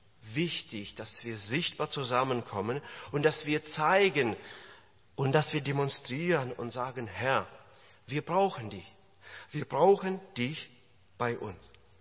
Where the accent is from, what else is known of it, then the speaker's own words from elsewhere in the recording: Kazakhstan; Ich bin in Kasachstan groß geworden, da zur Welt gekommen, da groß geworden.